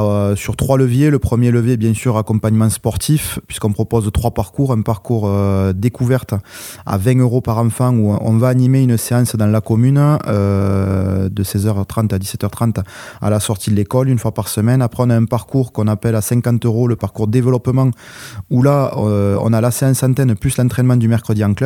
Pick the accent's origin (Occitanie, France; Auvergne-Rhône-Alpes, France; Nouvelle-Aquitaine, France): Nouvelle-Aquitaine, France; Agen; Ouais, donc moi je suis originaire du sud-ouest, d'Agen.